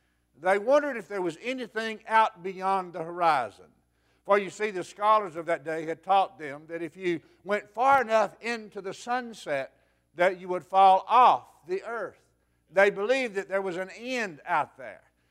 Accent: the South, United States; accent: southern; I have the accent.

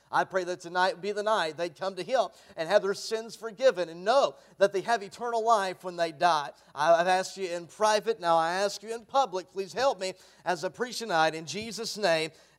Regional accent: Rogers, Arkansas, United States; And we are from Rogers, Arkansas, the northwest corner of Arkansas there.

